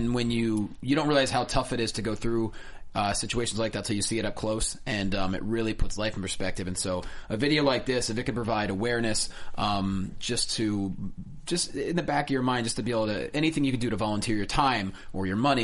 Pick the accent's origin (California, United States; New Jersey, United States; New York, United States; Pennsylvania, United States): Pennsylvania, United States; the Angel 34 Pediatric Cancer Foundation that started in my hometown in Pennsylvania, but I'm like trying to bring awareness to it on the West Coast.